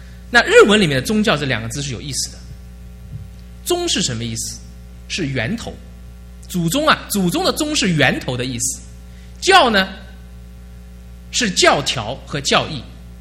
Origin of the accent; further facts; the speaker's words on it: Shanghai, China; now in United States; 我是从中国大陆来的，我是上海人。